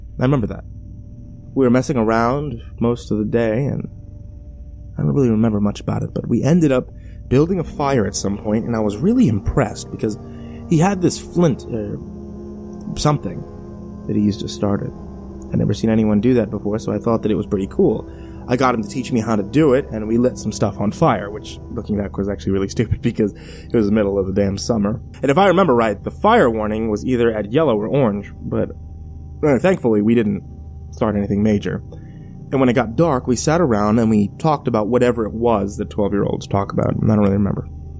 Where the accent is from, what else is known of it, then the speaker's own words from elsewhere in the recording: Oregon, United States; I grew up in Central Oregon. There's a reservation called Warm Springs about 2 or so hours from where I lived.